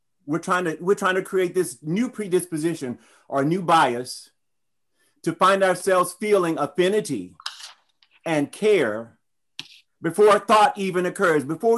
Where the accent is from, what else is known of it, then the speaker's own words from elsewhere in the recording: Tennessee, United States; I grew up in the South. It is. I grew up in Tennessee.